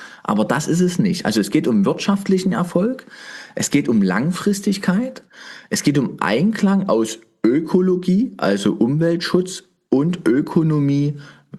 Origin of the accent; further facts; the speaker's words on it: East Germany, Germany; ich bin ja tief aus dem Osten.